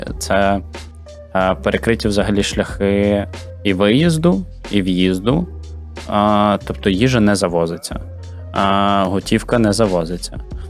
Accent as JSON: {"language": "Ukrainian", "town": "Berdychiv", "region": "Zhytomyr Oblast", "country": "Ukraine", "tie": "born or raised there", "said": "Тобто в Бердичеві переважна кількість людей розмовляє українською. Ну, і в мене був суржик. Я намагався адаптуватися."}